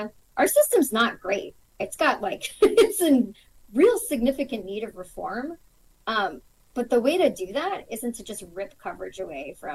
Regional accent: Florida, United States; when I look at my local news in South, like where I grew up in South Florida

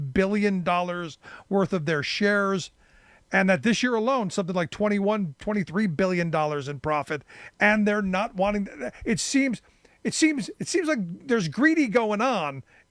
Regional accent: Cleveland, Ohio, United States; I grew up in Cleveland, where you had a Ford and a Chevy plant, and I knew people who worked in those plants.

